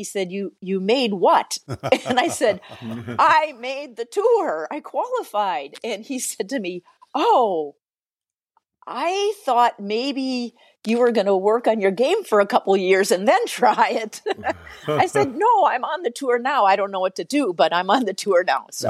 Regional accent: Sheboygan, Wisconsin, United States; And I was like, oh, I'm from Sheboygan, Wisconsin.

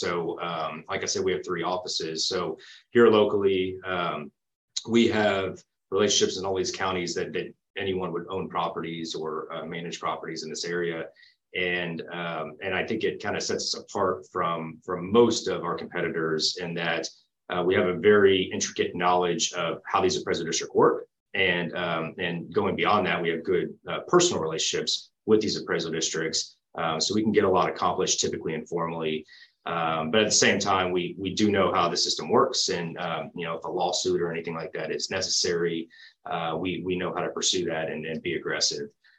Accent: Houston, Texas, United States; So I grew up in the Houston area and ended up attending Baylor University and got a real estate degree there.

